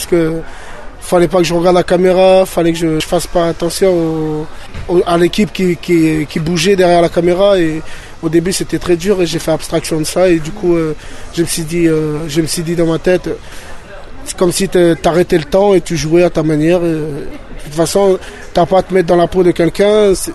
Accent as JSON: {"language": "French", "country": "France", "said": "Et ils savent pas qu'on est français."}